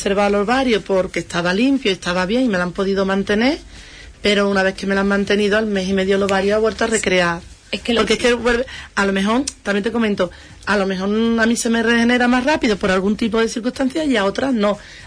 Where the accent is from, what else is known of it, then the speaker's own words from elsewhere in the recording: Andalusia, Spain; las de Huelva nos trasladamos para allá